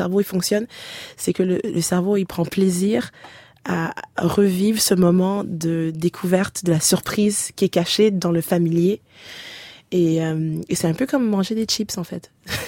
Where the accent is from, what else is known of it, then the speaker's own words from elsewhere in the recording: Haiti; je me sens haïtienne par la manière dont j'ai été élevée, par la manière dont je compose, la manière dont j'ai à réagir au monde